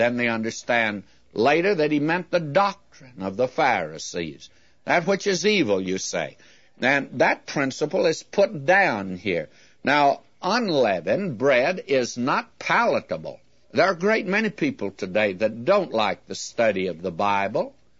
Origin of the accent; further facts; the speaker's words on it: Southern United States, United States; because I was brought up in the South.